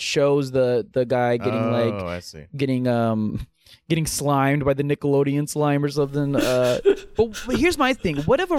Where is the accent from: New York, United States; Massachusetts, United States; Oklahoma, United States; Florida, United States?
Florida, United States; Tallahassee; I'm from fucking Tallahassee.